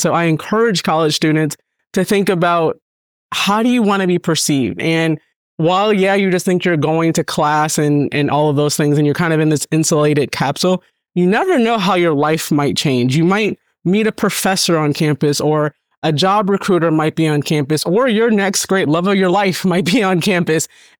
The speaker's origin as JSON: {"language": "English", "region": "Minnesota", "country": "United States", "tie": "born or raised there", "said": "In elementary school, I grew up in Minnesota. I was the only Black girl in most of my classes"}